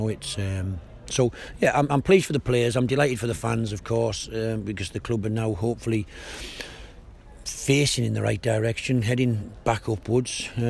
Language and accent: English; Middlesbrough, North East England, United Kingdom; I'm from Teesside, Middlesbrough. It's an industrial area.